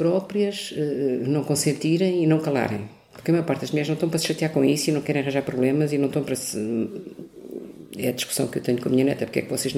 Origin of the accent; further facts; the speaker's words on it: Lisbon, Portugal; born there; Nasci em Lisboa, tenho 70 anos, sou avó, sou mãe de 3 filhas, tenho 7 netos.